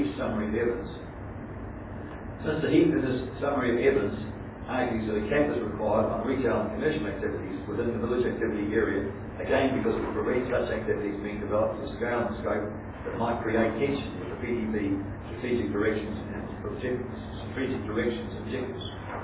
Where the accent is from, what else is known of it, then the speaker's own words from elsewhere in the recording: Greymouth, West Coast, New Zealand; since it's my hometown many years ago, before I became a cottonseller as a coal miner